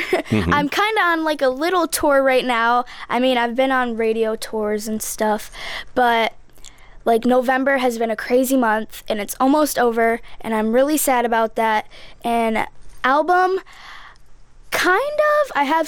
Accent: Flint, Michigan, United States; I wanted to help my hometown, Flint, Michigan

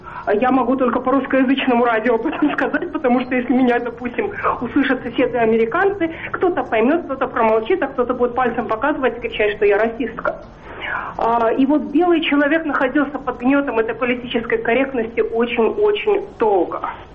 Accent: New York, United States; Я из пригорода Нью-Йорка, из такого белого, довольно состоятельного городка.

